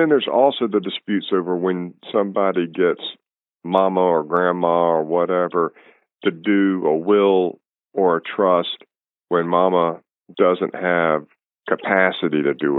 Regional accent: Winston-Salem, North Carolina, United States; I came out of law school. I'm from Winston-Salem. I wanted to live in Raleigh. I wanted to live in Wilmington.

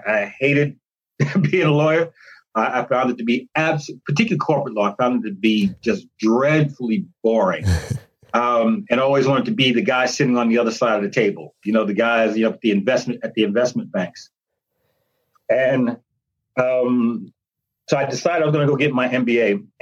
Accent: New York City, New York, United States; But I grew up in New York City, grew up in a single parent household where my mother was just amazing and smart.

